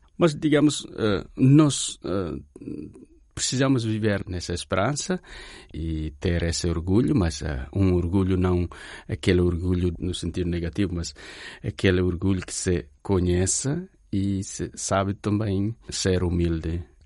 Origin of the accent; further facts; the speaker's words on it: Timor-Leste; testemunho autenticamente como um cristão católico em Timor-Leste, damos também testemunho sobre a nossa identidade como timorense